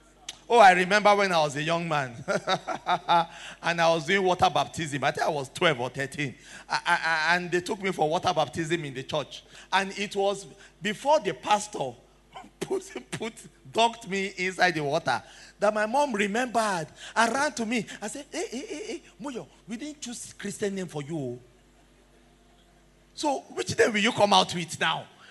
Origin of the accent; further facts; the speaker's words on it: Nigeria; born there; My only problem in my life is I was born in Nigeria.